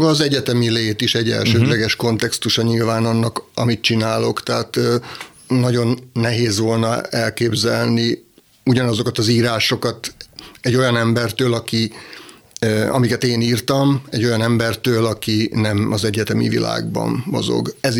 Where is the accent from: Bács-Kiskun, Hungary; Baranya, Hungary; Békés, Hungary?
Békés, Hungary; Endrőd; Egy tanyavilágban nőttem föl egész pontosan, azután pedig egy békésmegyeri faluban, Endrődön